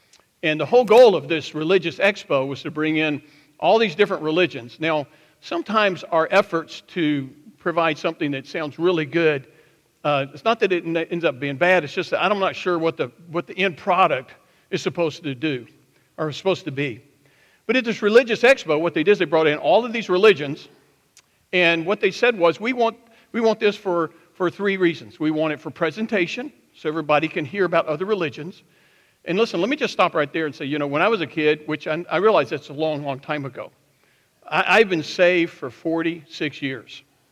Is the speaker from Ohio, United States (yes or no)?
no; Chalkville, Alabama, United States; Of course, now I grew up in Chalkville, Alabama. I was out in the sticks, you know.